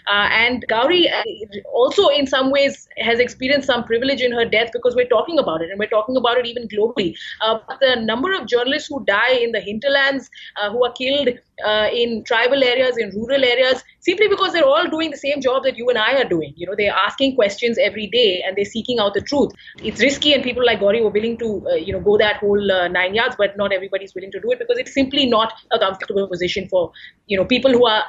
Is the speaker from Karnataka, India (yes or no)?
yes; Bangalore, Karnataka, India; now in Delhi, India; I'm, in fact, from Bangalore. I grew up in Bangalore, where Gauri spent her working career and where she was finally killed. I now work as a journalist in Delhi.